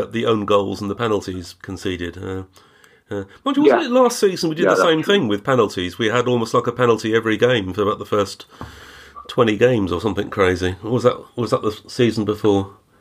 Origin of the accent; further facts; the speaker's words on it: England, United Kingdom; Yes, I'm English.